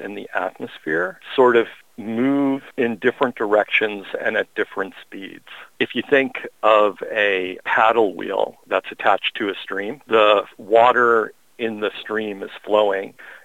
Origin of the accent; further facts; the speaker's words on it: Illinois, United States; I grew up near Chicago.